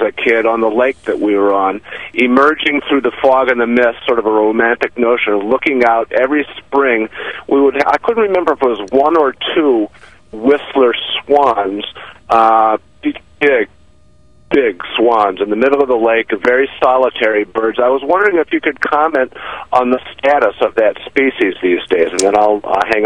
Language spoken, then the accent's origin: English; Wisconsin, United States; I grew up in Wisconsin and had the great pleasure as a kid of being on the Mississippi Flyway and going to the Horicon National Wildlife Refuge and seeing millions of Canada geese.